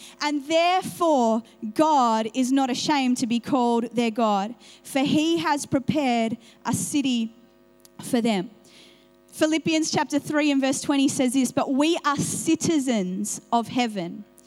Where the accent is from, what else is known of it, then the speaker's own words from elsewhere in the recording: England, United Kingdom; born there; I'm like, I was born in England. And they're like, England? And then finally I'll be like, and my dad's Persian, my mum's Irish.